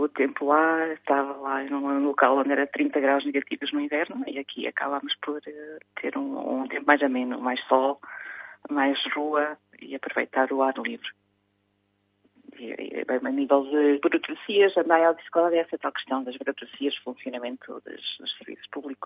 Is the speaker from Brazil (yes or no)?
no; Canada; moved away as an adult; now in Aveiro, Portugal; Eu nasci no Canadá e criada no Canadá. E vim cá para Portugal. Quando vim para Portugal, vim estudar para Aveiro. E acabei por ficar.